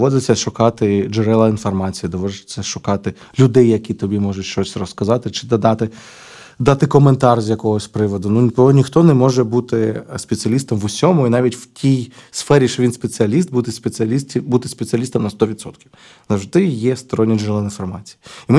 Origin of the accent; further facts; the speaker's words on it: Dnipro, Dnipropetrovsk Oblast, Ukraine; moved away as an adult; Це мій регіон, я народився в Дніпрі, прожив тут до якихось там 32 років